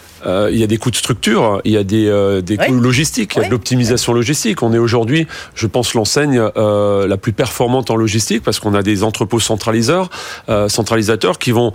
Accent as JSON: {"language": "French", "region": "Grand Est", "country": "France", "said": "Moi, je suis alsacien."}